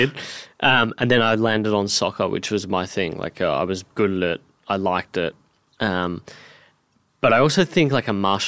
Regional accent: Bentleigh, Victoria, Australia; To me, like growing up in Bentley and the Ormond area, a lot of Jewish friends, they always spoke about it.

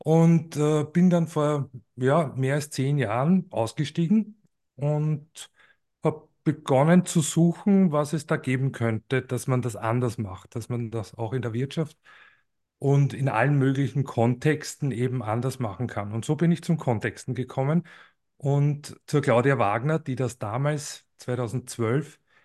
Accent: Lower Austria, Austria; wo liegen meine Wurzeln? Die liegen im Waldviertel. Das ist eine Region in Österreich, so ziemlich genau in der Mitte zwischen Wien und Prag.

